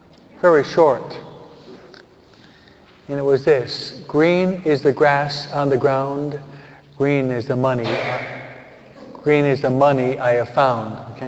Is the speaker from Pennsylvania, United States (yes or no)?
no; New York, United States; From where I'm from New York. From New York.